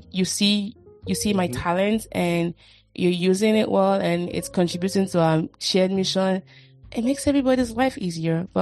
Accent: Nigeria; growing up in Nigeria and growing up being the firstborn and the female, there was a lot of responsibility on my head

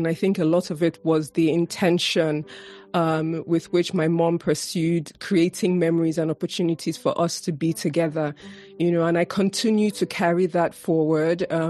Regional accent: Lagos, Nigeria; So I'm from the eastern part of Nigeria, but I was born and raised in Lagos, which is in the West for people who don't know Nigeria.

